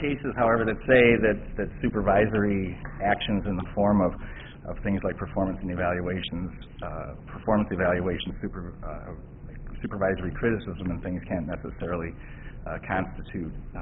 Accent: Madison, Wisconsin, United States; May it please the court … from Madison, Wisconsin, appearing on behalf of the plaintiff in this case

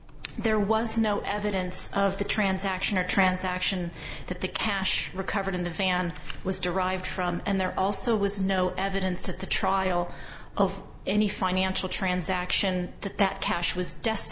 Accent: California, United States; Under state sentencing schemes, I'm from California, you're looking at strikes.

